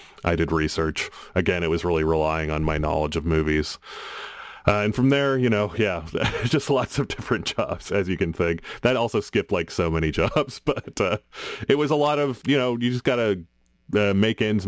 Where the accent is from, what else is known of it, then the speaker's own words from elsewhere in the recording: Edmonton, Alberta, Canada; I grew up in Edmonton.